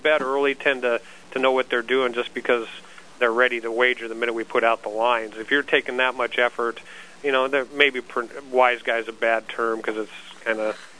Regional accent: Nebraska, United States; it's fun to meet all the people from my home state of Nebraska.

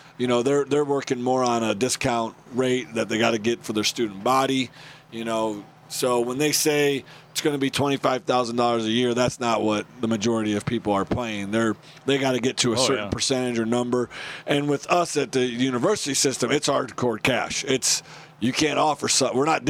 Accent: Indiana, United States; I've ever been around since I grew up in Indiana and kind of made my way

